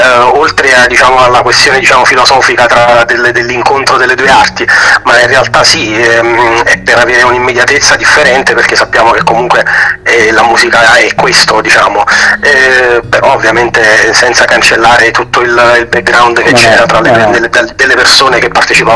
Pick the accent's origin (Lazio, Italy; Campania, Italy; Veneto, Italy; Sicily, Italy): Campania, Italy; Naples; anche perché noi siamo napoletani, di base la melodia non ci manca nel DNA